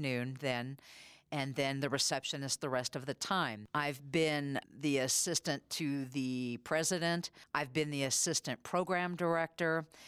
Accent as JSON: {"language": "English", "region": "Missouri", "country": "United States", "tie": "born or raised there", "said": "I grew up in Missouri, and my grandparents … had a summer theater."}